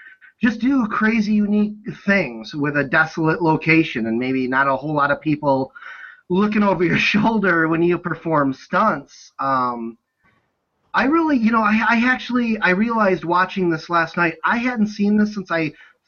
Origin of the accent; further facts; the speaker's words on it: Evansville, Wisconsin, United States; where I grew up in Evansville, Wisconsin, we just had a little video station attached to a liquor store that was called the Party Port